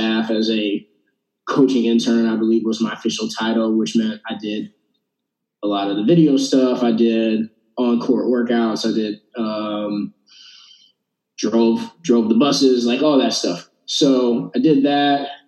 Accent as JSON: {"language": "English", "town": "Cleveland", "region": "Ohio", "country": "United States", "tie": "born or raised there", "said": "I'm from Cleveland, Ohio. I like to tell people that. Grew up in Cleveland"}